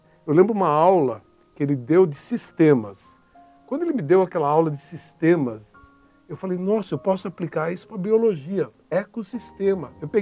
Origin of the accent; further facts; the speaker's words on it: Bragança Paulista, São Paulo, Brazil; ele nasceu em Bragança Paulista, minha cidade natal.